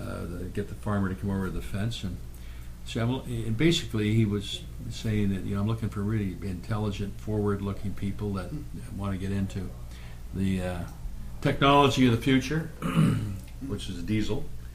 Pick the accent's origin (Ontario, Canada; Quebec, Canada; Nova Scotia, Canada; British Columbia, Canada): British Columbia, Canada; Vancouver; also born or lived in Victoria; I grew up in Victoria in Vancouver, so the usual Leave It to Beaver Classic.